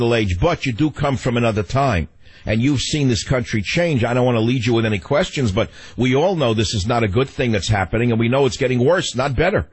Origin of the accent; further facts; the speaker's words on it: United States; I'm one man. I'm an American. I've lived through a lot of phases of American history.